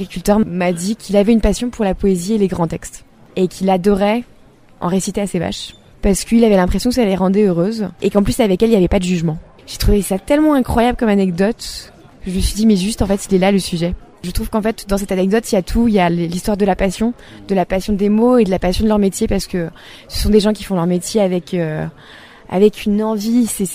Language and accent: French; Brittany, France; Exactement, je suis bretonne.